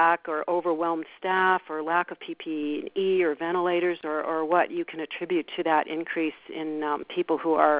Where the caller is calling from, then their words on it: Durango, Colorado, United States; from Durango